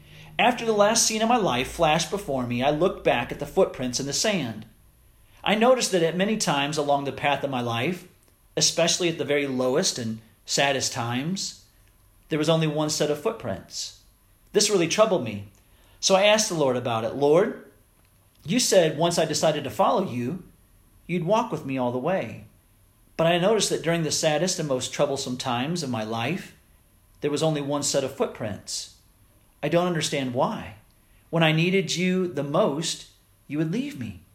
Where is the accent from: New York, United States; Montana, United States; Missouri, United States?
Missouri, United States; Now living back in my home state of Missouri, there in the United States